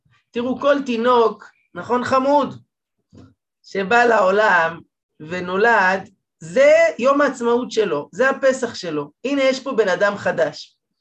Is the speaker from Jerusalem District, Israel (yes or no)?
yes; Jerusalem, Jerusalem District, Israel; כילד גדלתי בירושלים